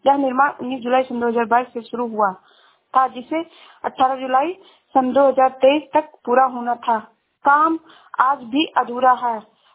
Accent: Uttar Pradesh, India; मैं जिला श्रावस्ती से हूँ।

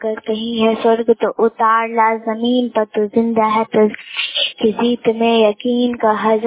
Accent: Laxmi Narayanpur, India; मैं लक्ष्मी नारायणपुर की रहने वाली हूँ।

